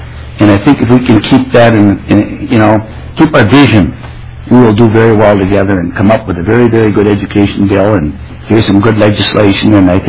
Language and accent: English; Minnesota, United States; But with that said, I'm from Stearns County. I represent, represent Mark Wirtz here, and the troublemaker is here now. This is the guy that we get trouble with. But I come from central Minnesota